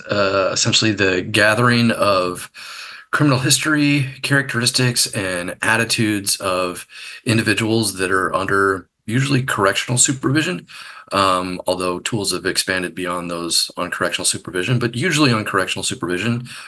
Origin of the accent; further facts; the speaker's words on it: Iowa, United States; Sure. I am from Iowa. Received my master's and PhD from Rutgers in criminology and criminal justice.